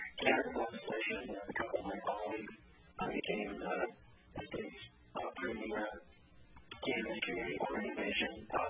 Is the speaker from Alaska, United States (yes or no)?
yes; Fairbanks, Alaska, United States; I was born here in Fairbanks, Alaska, at Fairbanks Memorial Hospital. I lived in Alaska most of my life